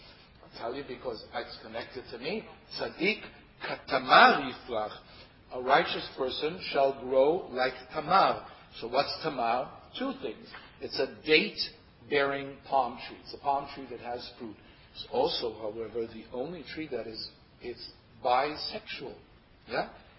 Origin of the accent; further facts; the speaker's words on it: Israel; I come from Israel, which means we studied Sephardic pronunciation when I was growing up.